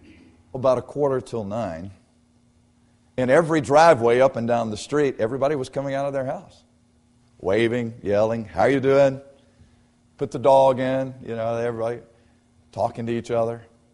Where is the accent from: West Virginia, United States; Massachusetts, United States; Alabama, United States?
Alabama, United States; Dothan; I grew up in South Alabama, in Dothan, Alabama.